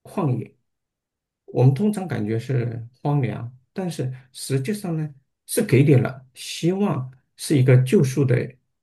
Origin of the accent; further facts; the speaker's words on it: China; 以前在我们都来自大陆